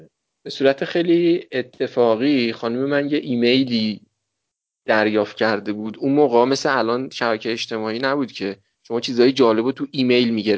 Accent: Iran; چون اونجا به هر کس میگفتیم ما ایرانی هستیم خیلی تعجب میکرد

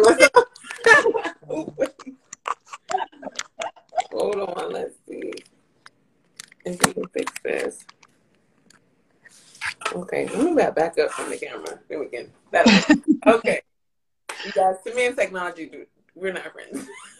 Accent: Virginia, United States; but I am from the Hampton Roads area. I live in Norfolk, Virginia.

